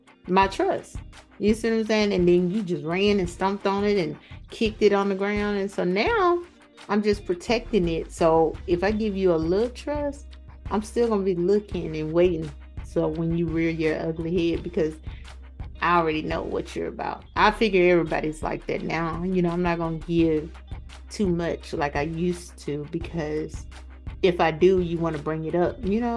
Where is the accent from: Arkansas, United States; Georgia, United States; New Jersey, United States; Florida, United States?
Georgia, United States; I'm from Georgia, but she's living in moving to California.